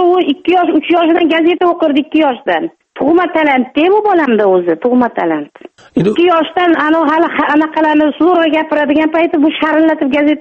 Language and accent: Uzbek; Jizzakh, Jizzakh Region, Uzbekistan; born there; now in Tashkent, Uzbekistan; Men Jizzaxda tug'ilganman. O'zi ammamga kelin bo'lganman